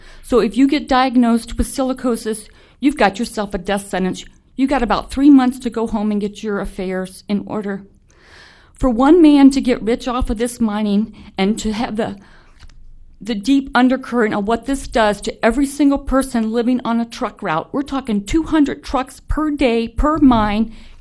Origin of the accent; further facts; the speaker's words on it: Saratoga Township, Minnesota, United States; from Saratoga Township. I wore sandals today in October in Minnesota.